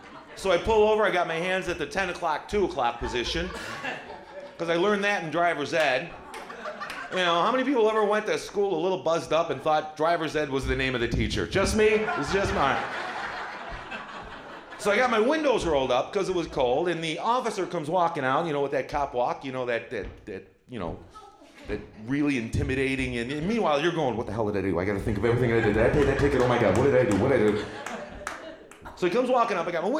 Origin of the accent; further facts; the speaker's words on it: Buffalo, New York, United States; and you say, I'm from Buffalo, New York, what's the first thing they start yelling at you?